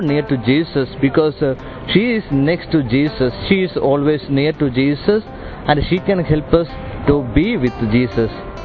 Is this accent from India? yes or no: yes; India; English is a second language; I am from India.